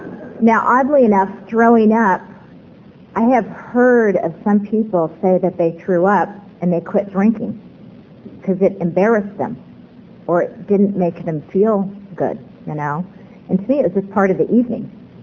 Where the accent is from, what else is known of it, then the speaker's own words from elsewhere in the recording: San Bernardino, California, United States; I'm an Eskimo from San Bernardino. Don't tell anybody, though. And there aren't a lot of us.